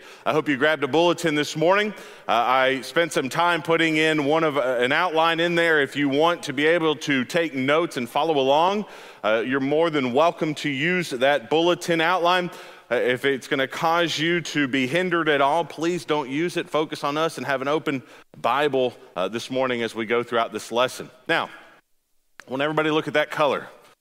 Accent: Texas, United States; also born or lived in Alabama; Now, I was the black sheep of Alabama. I never liked either of those schools, really, because I grew up in Texas for some of my life.

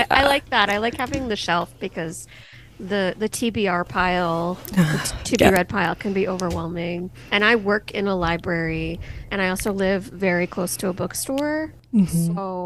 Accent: Belgium; I'm from Belgium.

